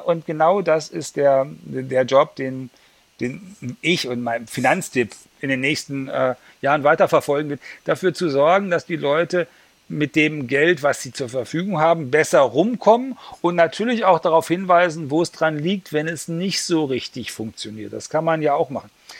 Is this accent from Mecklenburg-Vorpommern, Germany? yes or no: no; Berlin, Germany; also ich bin ja Berliner.